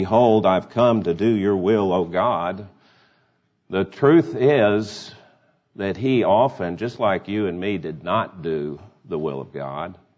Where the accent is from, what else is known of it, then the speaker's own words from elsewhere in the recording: Dallas, Texas, United States; born there; And then I pointed out, with my customary pride, I was born in Dallas.